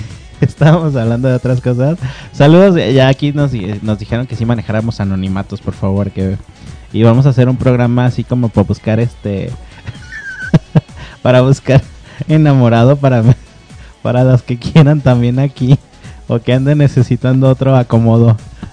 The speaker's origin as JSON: {"language": "Spanish", "country": "Mexico", "said": "como mexicanos"}